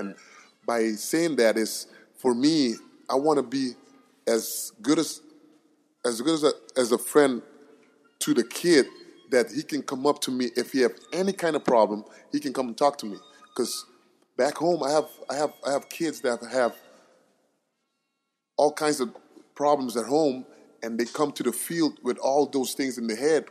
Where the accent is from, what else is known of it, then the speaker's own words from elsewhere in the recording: Aruba; I was growing up in Aruba, I always had a dream, and I wanted to be a soccer player.